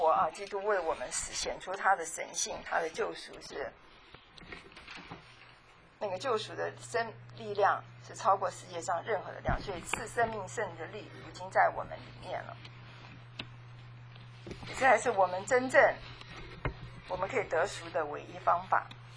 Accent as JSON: {"language": "Chinese", "country": "Taiwan", "tie": "born or raised there", "said": "我们在台湾的时候还猪血糕"}